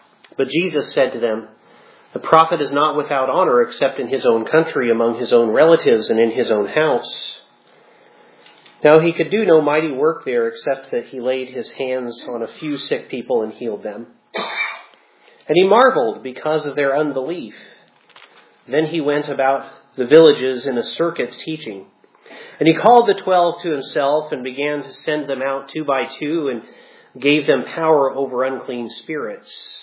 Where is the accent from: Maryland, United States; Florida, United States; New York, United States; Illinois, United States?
Illinois, United States; Sorrento; the last I knew that Sorrento, Illinois, my hometown, has about 600 people. The sign said 650 when I was growing up.